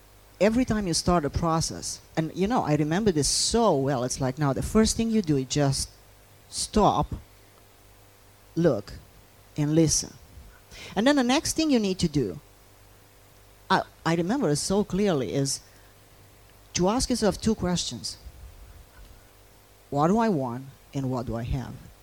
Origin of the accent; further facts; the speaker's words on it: Romania; See, I grew up in Romania, and in Romania at the time I grew up, we didn't have, I mean, we had TVs, but they were black and white TVs.